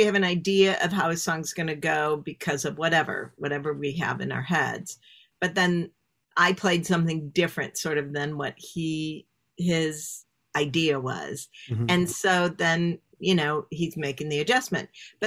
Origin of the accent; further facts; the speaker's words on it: Chicago, Illinois, United States; and I guess maybe it's growing up in Chicago or something, it's like, oh no, improv is way before Whose Line.